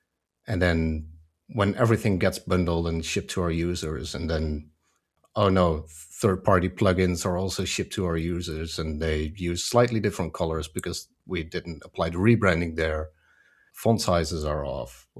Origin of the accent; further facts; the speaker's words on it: Netherlands; I'm a developer from the Netherlands